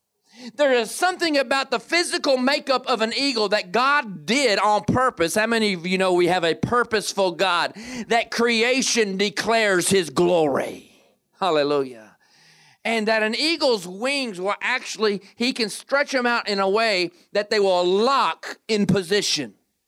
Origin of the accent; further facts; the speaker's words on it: Atlanta, Georgia, United States; also born or lived in Kentucky; Or you drive down in the country roads where I grew up in Atlanta and in Kentucky